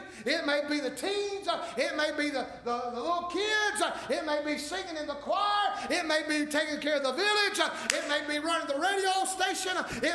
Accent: Shingle Holler, North Carolina, United States; I grew up in Shingle Holler, North Carolina. I'm talking about redneck to the core.

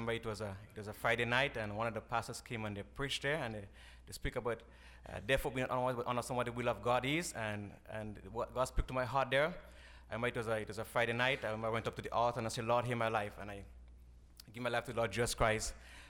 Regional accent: Grenada; I am from Grenada.

